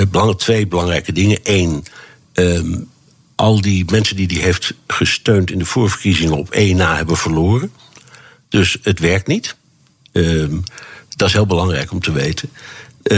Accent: Tehran, Tehran Province, Iran; moved away; ik kwam uit Teheran, waar ik de Iraanse revolutie heb meegemaakt. Mm-hmm. Dus dat was in 1979. En ik kwam toen in Amerika terecht

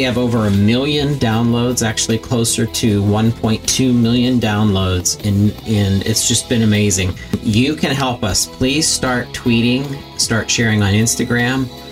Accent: Fayette County, Pennsylvania, United States; I'm from Fayette County, Pennsylvania, in southwestern Pennsylvania. It's about an hour south of Pittsburgh, downtown Pittsburgh

